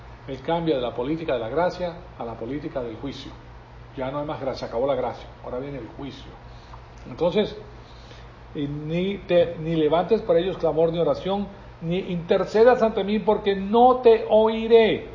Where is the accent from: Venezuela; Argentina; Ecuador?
Venezuela; Pero yo me crié en Venezuela. Qué alegría la de Venezuela